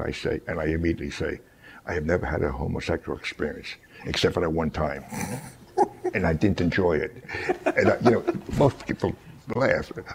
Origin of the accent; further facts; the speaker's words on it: New York, United States; Well, the Southern boys all say right here, and I'm from New York, so I say yo.